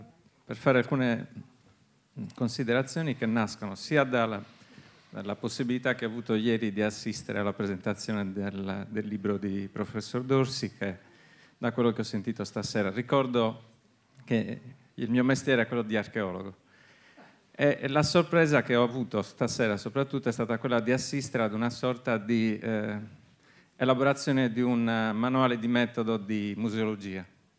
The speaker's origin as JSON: {"language": "Italian", "region": "Sardinia", "country": "Italy", "said": "Penso per esempio al flash che mi ha dato anche da sardo"}